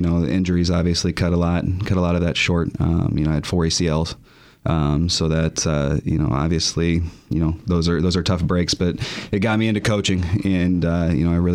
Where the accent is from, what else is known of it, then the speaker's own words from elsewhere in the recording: Indiana, United States; growing up in Indiana, obviously, you know, it's you know, God family basketball.